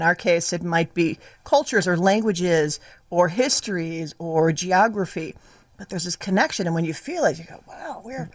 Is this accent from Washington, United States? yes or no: no; Berwyn, Illinois, United States; I'm originally from Berwyn.